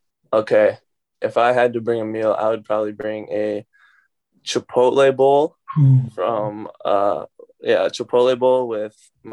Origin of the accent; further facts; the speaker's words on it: St. Paul, Minnesota, United States; born and raised in St. Paul, so St. Paul, Minnesota. So yeah, I've been a Vikings fan from day one.